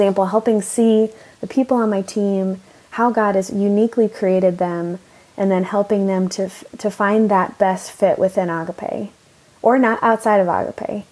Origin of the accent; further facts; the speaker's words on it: Austin, Texas, United States; So I moved back to my hometown, Austin, Texas, for a year internship at my church, actually doing communications.